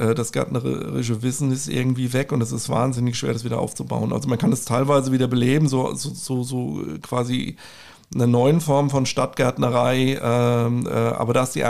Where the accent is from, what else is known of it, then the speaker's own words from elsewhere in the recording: Rüsselsheim, Hesse, Germany; ich bin in Rüsselsheimer Rübe, also zumindest mit einem Bein steckte ich immer irgendwie im Rüsselsheimer Boden. Und ich stamme eigentlich aus dem Westend, hinterm Rathaus, Vollbruchstraße